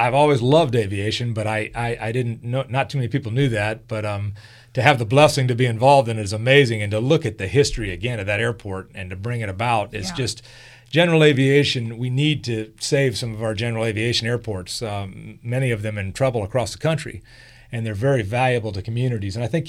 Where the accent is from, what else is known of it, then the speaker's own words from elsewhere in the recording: Tampa, Florida, United States; Yeah, that's growing up in Tampa, Florida.